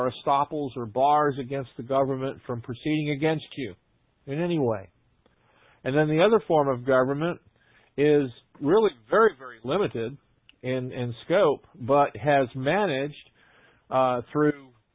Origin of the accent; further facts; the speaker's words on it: Davie, Florida, United States; I'm from Davie, originally.